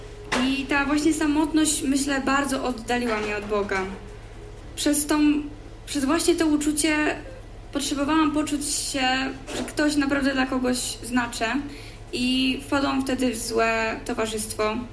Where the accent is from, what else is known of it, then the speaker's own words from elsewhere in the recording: Szczecin, West Pomeranian Voivodeship, Poland; Jestem ze Szczecina i w tym roku idę do liceum.